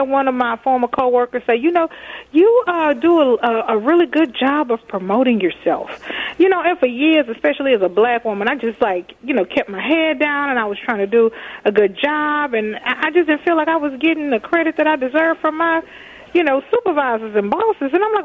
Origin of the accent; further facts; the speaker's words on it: Texas, United States; now in Minnesota, United States; I'm from Texas.